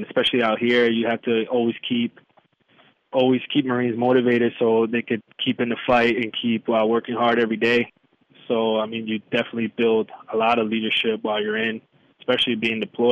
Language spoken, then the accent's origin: English; Connecticut, United States; now in San Diego, United States; it really reminds me of home a little bit, and growing up in Connecticut, how cold the winters get.